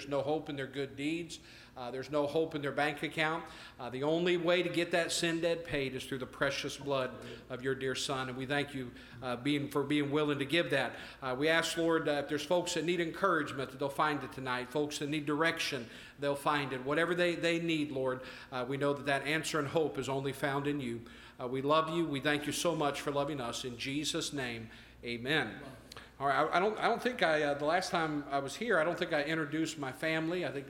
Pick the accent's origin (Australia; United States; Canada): United States; And as American, I want to say thank you for being willing to serve this great nation.